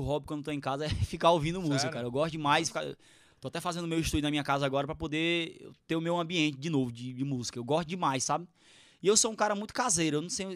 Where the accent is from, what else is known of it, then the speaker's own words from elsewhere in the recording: Northeast Region, Brazil; é porque eu sou do Nordeste, né? Eu sou do interior, então nasci no forró, dentro do berço do forró.